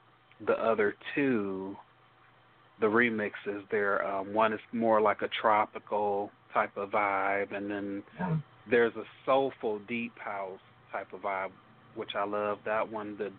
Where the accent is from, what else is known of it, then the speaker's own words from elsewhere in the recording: Detroit, Michigan, United States; You know, we're from Detroit, so the big three, Ford, Chrysler and GM.